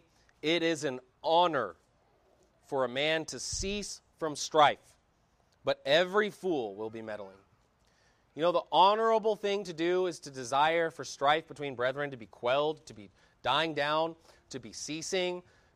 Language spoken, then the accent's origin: English; Pacific Northwest, United States; You know, I grew up in the Northwest